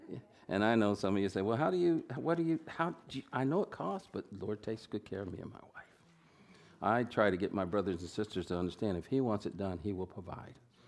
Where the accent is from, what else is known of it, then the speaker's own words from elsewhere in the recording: Atwater, California, United States; I'm not a Virginian. And I was raised in California. Okay. I was raised down in this valley, little town called Atwater. Dad was in the military, and we got stationed there years ago.